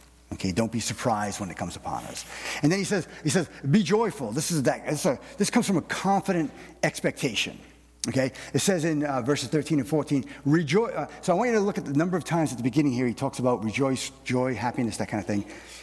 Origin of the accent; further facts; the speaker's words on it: Massachusetts, United States; we grew up in Massachusetts, a lot of Portuguese there.